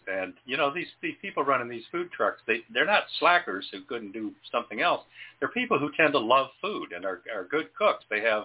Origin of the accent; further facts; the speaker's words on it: Michigan, United States; I'm from Michigan originally, and they've got a million winter festivals up there.